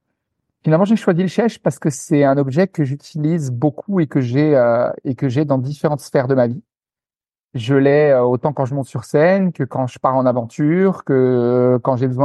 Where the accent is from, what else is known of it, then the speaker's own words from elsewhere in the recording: Grand Est, France; Écoute, moi, je suis alsacien d'origine. Donc, j'ai grandi dans l'est de la France